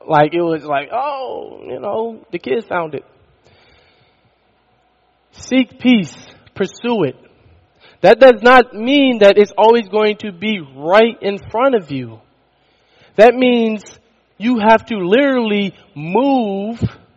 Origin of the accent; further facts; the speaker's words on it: Sacramento, California, United States; now in Neoga, United States; I just told you I came from Sacramento, California, and I'm here in Neoga.